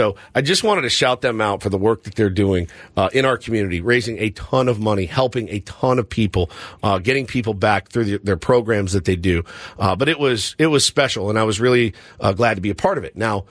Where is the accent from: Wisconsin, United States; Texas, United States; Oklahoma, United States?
Texas, United States; Dallas; but I am from Dallas, and I was born and raised in Dallas